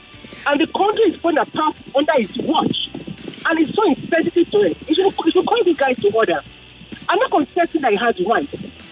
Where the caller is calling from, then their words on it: Maryland, United States; I'm calling from Maryland.